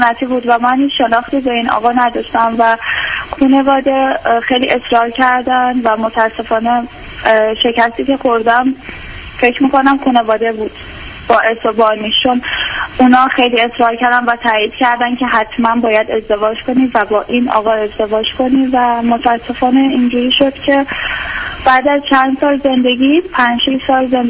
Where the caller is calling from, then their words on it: Iran; من از ایران تماس میگیرم و یه موضوعی که یه مدت خیلی فکرم مشغول کرده اینه که من الان 33 سالمه